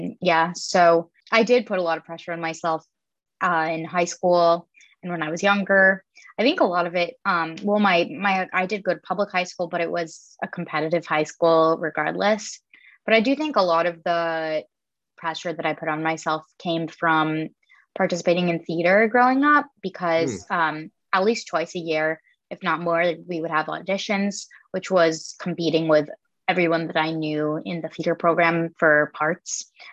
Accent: Chappaqua, New York, United States; I grew up in Chappaqua, New York, which is about an hour, give or take, north of Manhattan.

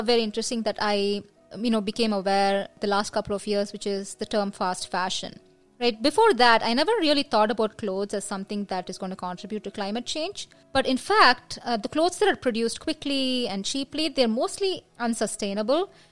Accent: India; when we were growing up in India, you know, we used to have newspaper collectors, we had milk supplied in plastic covers

